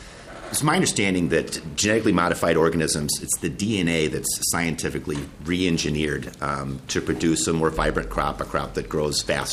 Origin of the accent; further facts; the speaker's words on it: Arizona, United States; When I grew up in Arizona, they would take grapefruits and oranges and they would graft the trees together